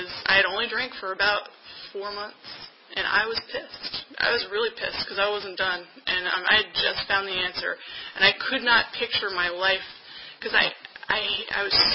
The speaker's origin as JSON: {"language": "English", "region": "Maryland", "country": "United States", "tie": "born or raised there", "said": "there's this alternative school by where we grew up in Maryland"}